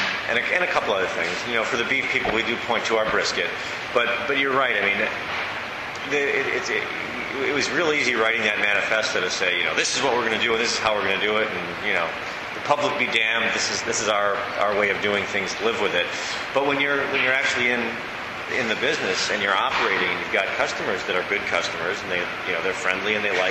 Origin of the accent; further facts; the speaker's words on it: Evanston, Illinois, United States; I grew up on Heckey's. Uh-huh. In Evanston